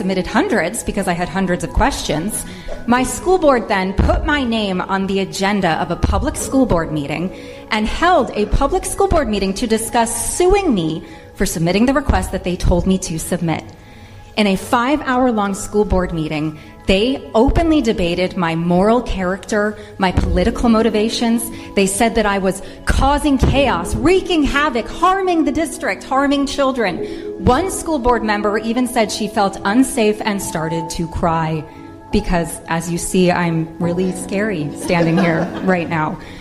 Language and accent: English; Rhode Island, United States; I am a mother from Rhode Island